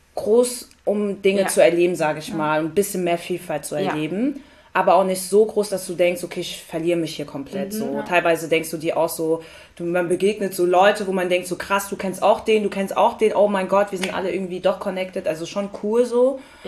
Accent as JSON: {"language": "German", "town": "Frankfurt", "region": "Hesse", "country": "Germany", "tie": "born or raised there", "said": "ich bin in Frankfurt geboren und habe in Sindlingen-Hattersheim so gelebt"}